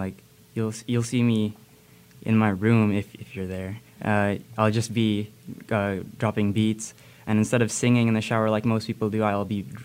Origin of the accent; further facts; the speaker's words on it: Philippines; also born or lived in Kodiak Island, Alaska, United States; I'm straight up Filipino, no mix. And I was bullied, and that got me to where I am now. But I was born in Kodiak Island, Alaska, and I was raised for maybe a third of my life in the Philippines, so I can also speak my native tongue.